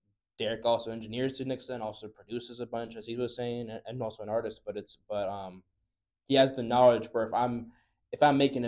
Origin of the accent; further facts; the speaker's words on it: South Carolina, United States; also born or lived in Tampa, Florida; Because like being up in a small town in South Carolina, I was born in Tampa, but I moved up there in fifth grade.